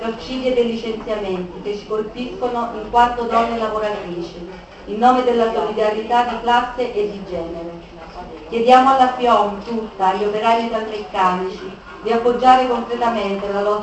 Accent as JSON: {"language": "Italian", "town": "Faenza", "region": "Emilia-Romagna", "country": "Italy", "said": "vengo da Faenza, provincia di Ravenna."}